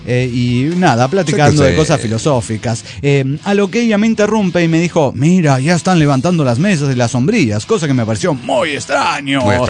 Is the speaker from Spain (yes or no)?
no; Tuxtepec, Oaxaca, Mexico; Tuxtepec, Oaxaca, es mi pueblo natal.